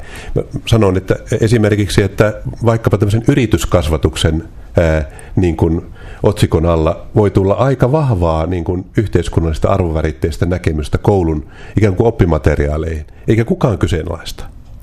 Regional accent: Lapland, Finland; Mähän olen kasvanut Tornionjokilaaksossa. Se lestadiolaisuus eri muotoinen, myöskin vanhoillislestadiolaisuus on niin kuin tuttu sieltä lapsuuden maisemista ja paljon naapurustossa eli ihmisiä, jotka kuuluvat liikkeeseen.

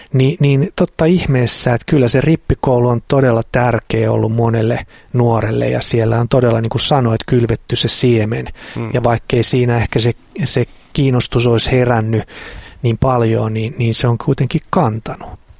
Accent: Helsinki, Uusimaa, Finland; mä kasvoin ihan Helsingissä.

